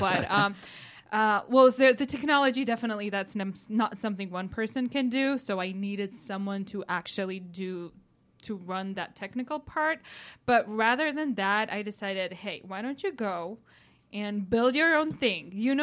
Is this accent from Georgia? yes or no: yes; Georgia; from Georgia, living in Georgia, why don't you buy our service?